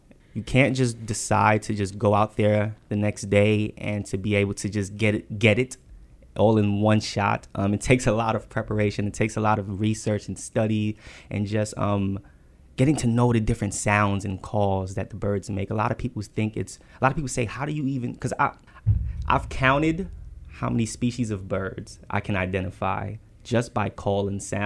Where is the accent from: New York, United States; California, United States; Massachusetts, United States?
New York, United States; Bronx; When I was growing up in the Bronx, I've always been infatuated with animals